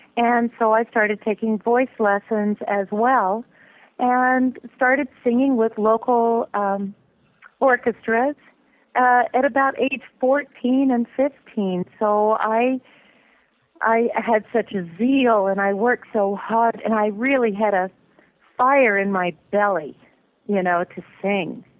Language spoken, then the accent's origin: English; Ohio, United States; So I grew up in Ohio with a wonderful, you know, my mother is very European in her speech and her mannerisms and polite, you know, table manners and everything.